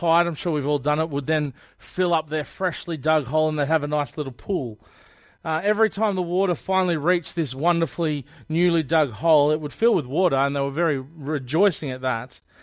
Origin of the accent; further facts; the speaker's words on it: New South Wales, Australia; Growing up in New South Wales on the south coast, you'd often look out across the ocean and think, how far is it to New Zealand?